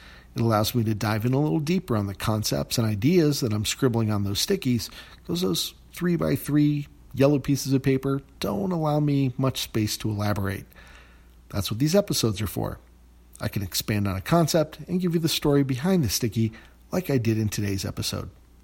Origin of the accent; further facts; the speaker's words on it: Cleveland, Ohio, United States; Now, I grew up in Cleveland with a lot of Italian friends. I'm part Italian